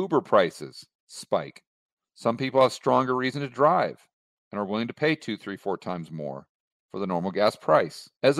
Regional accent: United States; It just seems normal and intuitive for us growing up in the United States.

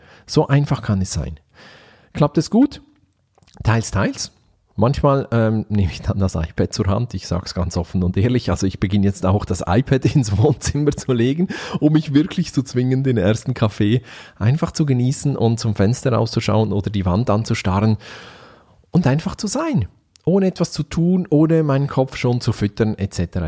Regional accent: Switzerland; Ich weiß nicht, wie es in Deutschland ist, aber bei uns in der Schweiz gibt es so Gratiszeitungen

